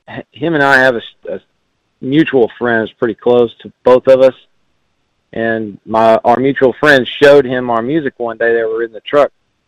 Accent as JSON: {"language": "English", "region": "Texas", "country": "United States", "said": "But basically, we're from Southeast Texas. We're near the Gulf Coast. If you look right on the border of Louisiana and Texas, we're right there."}